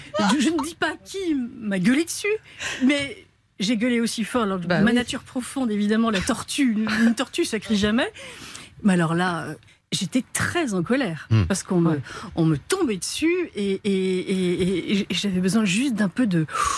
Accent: Provence-Alpes-Côte d'Azur, France; Moi, je suis du Var, oui.

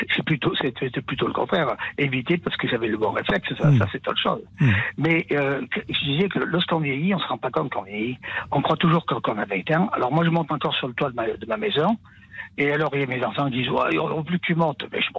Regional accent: Provence-Alpes-Côte d'Azur, France; now in Lyon, France; Moi j'habite Lyon depuis fort longtemps, c'est déjà presque 60 ans, et je suis des Hautes-Alpes.

